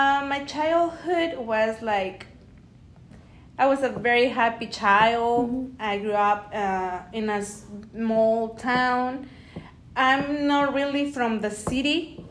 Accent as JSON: {"language": "English", "town": "Fresnillo", "region": "Zacatecas", "country": "Mexico", "said": "I'm from a city that is called Fresnillo, mm-hmm. in Zacatecas, Mexico."}